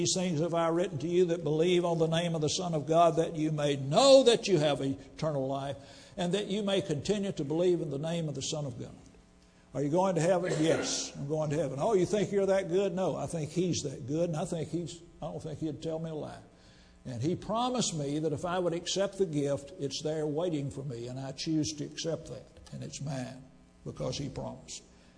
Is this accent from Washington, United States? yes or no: no; Centerville, Tennessee, United States; When I was growing up in Centerville, Tennessee, a lot of the grocery stores had drawings on Saturday.